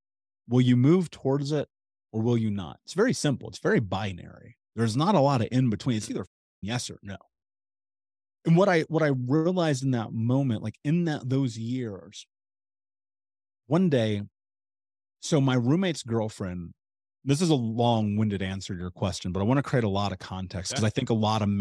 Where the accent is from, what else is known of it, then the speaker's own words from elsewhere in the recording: Indianapolis, Indiana, United States; But I grew up in Indianapolis. I grew up in America in a prominent city. And we were that poor.